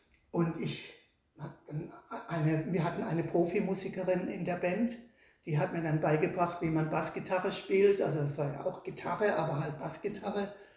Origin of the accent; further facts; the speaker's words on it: Baden-Württemberg, Germany; Und dann sage ich, aus dem Schwarzwald.